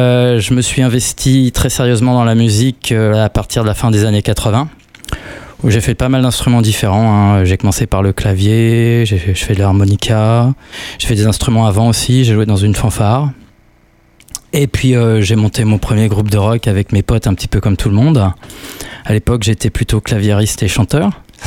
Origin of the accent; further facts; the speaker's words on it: Centre-Val de Loire, France; born there; je suis né dans le Loir-et-Cher, 1971, voilà, ça va vous donner un petit peu une idée d'où j'arrive.